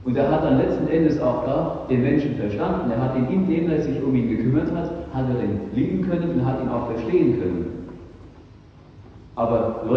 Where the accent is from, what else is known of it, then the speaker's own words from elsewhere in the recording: Rhineland-Palatinate, Germany; ich komme aus der Pfalz drüben